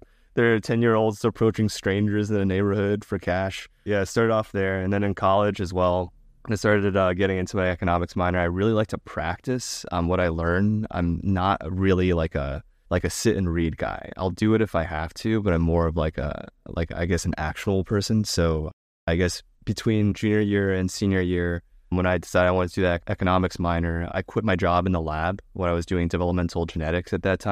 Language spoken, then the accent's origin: English; United States; now in Montreal, Canada; But as American, you know, there's Mexican food everywhere. And now I'm like in Montreal, there's no Mexican food.